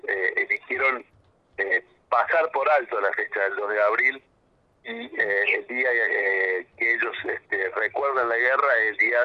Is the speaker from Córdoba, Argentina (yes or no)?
yes; Villa María, Córdoba, Argentina; moved away; yo soy de Villa María, aunque hace muchos años me fui, tengo toda mi familia en Villa María. Ajá. Y sigo siendo de Villa María. Hincha del club Meaguino de Villa María.